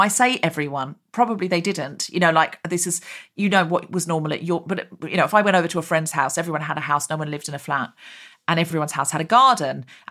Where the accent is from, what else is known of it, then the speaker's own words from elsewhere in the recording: Australia; I was raised in Australia.